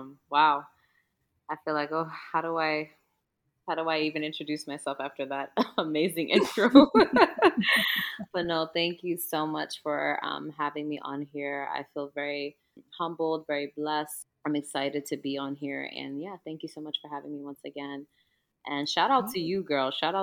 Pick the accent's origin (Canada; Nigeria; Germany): Nigeria; now in Baltimore, United States; as Ms. Shade mentioned before. I am West African, so specifically, I'm from Nigeria. Igbo, stand up. Woo-hoo. But I live in Maryland, Baltimore, Maryland, to be exact.